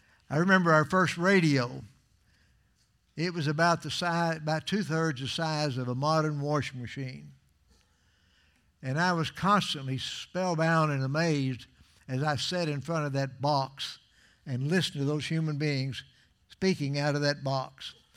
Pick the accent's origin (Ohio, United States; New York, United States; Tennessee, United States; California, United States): Tennessee, United States; Memphis; born there; also born or lived in Austin / Waco / Little Rock; in Memphis, Tennessee, and we subsequently moved to Texas, and we lived in Austin and Waco. And when we moved from Waco, Texas to Little Rock, Arkansas in 1940, we moved in what's called a Model A Ford.